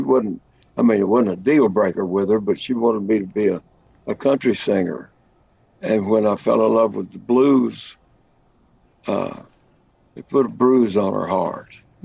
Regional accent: Lubbock, Texas, United States; I grew up in Lubbock, Texas, hub of the plains, the Llano Estacado, as the Spaniards called it.

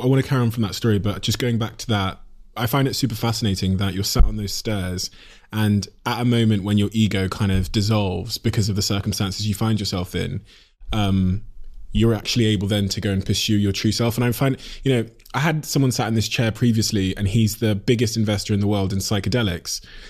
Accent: South West England, United Kingdom; as a kid growing up in Devon in a school of 1,500 white kids

